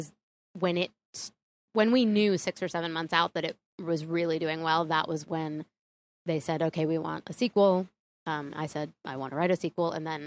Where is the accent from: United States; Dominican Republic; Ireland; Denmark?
United States; Wells, Maine; Wells, Maine.